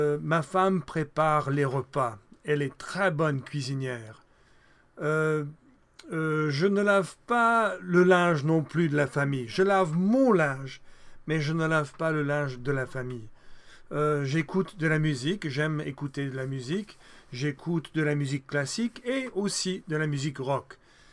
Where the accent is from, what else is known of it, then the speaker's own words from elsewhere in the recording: United States; French is a second language; J'ai 62 ans. Je suis américain, donc j'habite aux États-Unis. J'habite dans une maison à la campagne avec ma famille.